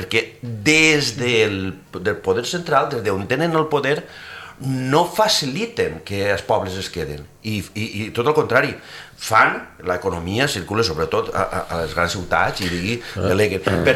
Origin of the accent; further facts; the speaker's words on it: Valencian Community, Spain; som de la Marina. Inclús no diem ni la Marina Alta ni la Marina Baixa, inclús diem som de la Marina, no? I que això té tanta entitat que no diem ja que ni som de València ni som d'Alacant.